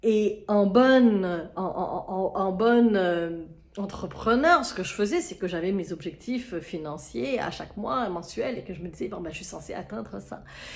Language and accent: French; Côte d’Ivoire; Au-delà de la femme, l'ivoirienne, parce que vous le savez, je viens de Côte d'Ivoire et je me sens beaucoup très, très, très ivoirienne. Et d'ailleurs, je suis actuellement en Côte d'Ivoire pendant que je vous tourne cette vidéo.